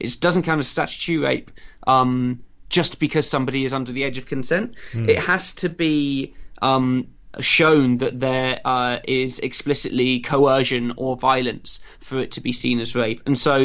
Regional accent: East of England, United Kingdom; people were having sex from the age of like 13 where I was growing up in Essex.

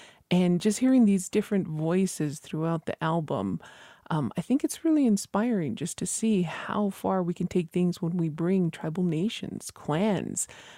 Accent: Isleta Pueblo, New Mexico, United States; from Isleta Pueblo

